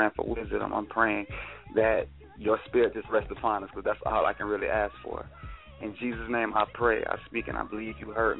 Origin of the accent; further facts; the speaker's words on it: Jacksonville, Florida, United States; I'm from Jacksonville, Florida.